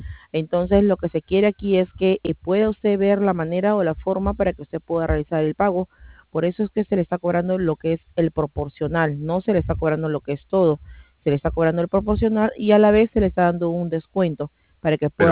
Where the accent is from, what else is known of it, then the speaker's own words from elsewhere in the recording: Peru; Y tal como usted, que es peruano, yo también soy peruana.